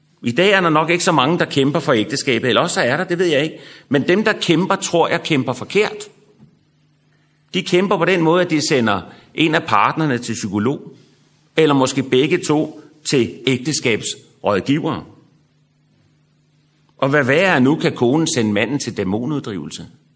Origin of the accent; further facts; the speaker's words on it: Copenhagen, Capital Region of Denmark, Denmark; Vi er københavner, vi punger ud med det samme, ikke?